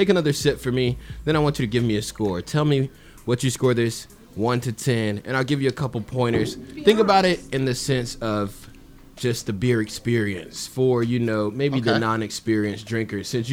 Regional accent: the South, United States; I'm from the South, too, and my family owned a landscaping nursery for like 30 years.

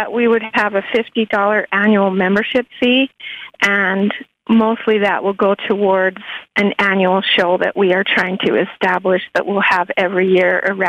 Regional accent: Cleveland, Utah, United States; I've lived in Farron for the last 25 years, but I grew up in Cleveland, Utah, on a farm where we had crops, horses, cows

